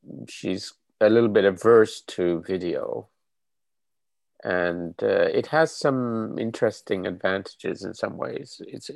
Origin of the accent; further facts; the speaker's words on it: England, United Kingdom; I grew up in England and there were no phones when I grew up.